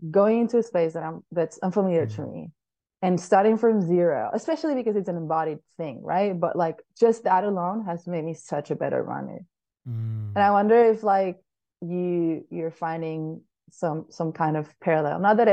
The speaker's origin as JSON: {"language": "English", "region": "Balearic Islands", "country": "Spain", "tie": "born or raised there", "second_language": "English", "said": "I'm from Spain, so born and raised in Mallorca."}